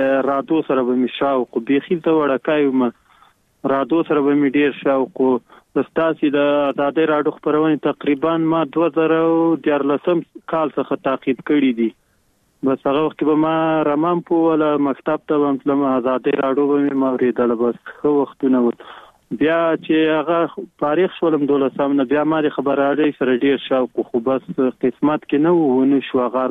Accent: Khost, Afghanistan; زه خو د خوست ولایت مربوط یم مرکز اوسیدونکو یم

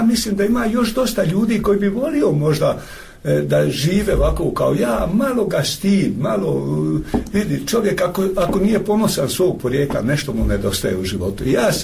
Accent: Croatia; Slušajte, ja sam Hrvat.

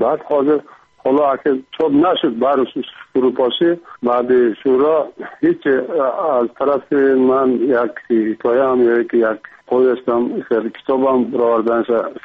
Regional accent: Tajikistan; now in Kyrgyzstan; برای اینکه 1988 از تاجیکستان کوچیده به قرغیزستان آمدم، با اختیار خودم نآمدم

